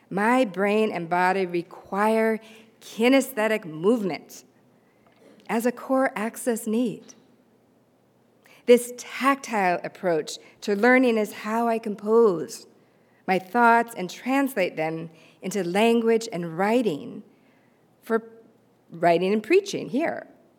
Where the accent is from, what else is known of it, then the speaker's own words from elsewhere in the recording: Palo Alto, California, United States; the open space preserves and greenbelt districts where I grew up here in Palo Alto.